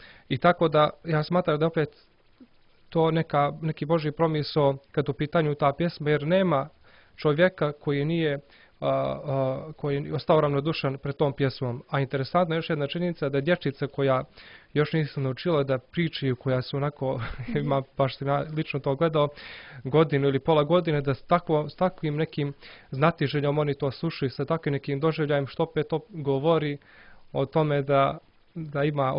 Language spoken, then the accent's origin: Serbian; Zeta, Montenegro; jer ja sam iz Zeta